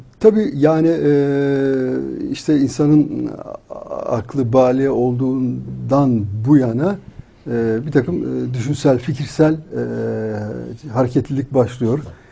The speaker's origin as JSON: {"language": "Turkish", "region": "Siirt Province", "country": "Turkey", "said": "Ben aslen Güneydoğulu'yum."}